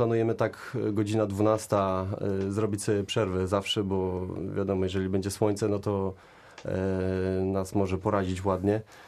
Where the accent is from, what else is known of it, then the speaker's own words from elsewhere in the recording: Szczecin, West Pomeranian Voivodeship, Poland; No, dlatego, że jesteśmy ze Szczecina w zasadzie i tędy przez nasze miasto przepływa